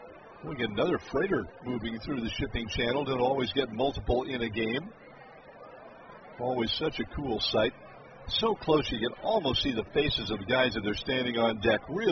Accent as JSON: {"language": "English", "town": "Seattle", "region": "Washington", "country": "United States", "said": "I grew up a Yankee fan, but I'm from Seattle, so I'm rooting for the Mariners."}